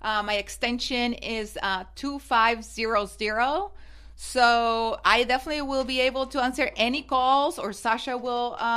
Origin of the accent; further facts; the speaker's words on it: Mexico; accent: Mexican; English is a second language; moved away as an adult; now in United States; my accent is from Mexico, and super proud. And I just ended up here in the United States